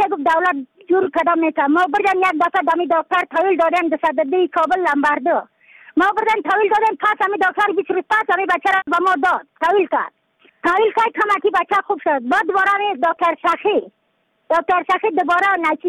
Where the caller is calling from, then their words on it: Badakhshan, Afghanistan; از بدخشان هستم، مرکز بدخشان